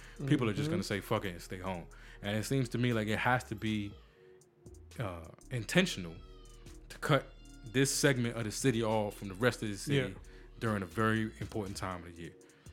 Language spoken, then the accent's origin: English; Washington, District of Columbia, United States; because it's my hometown, and it's always upsets me. So, so if you've ever been to D.C., D.C. is split into quadrants, you know, northeast, southeast, northwest, southwest, right? And southeast is typically our part of town.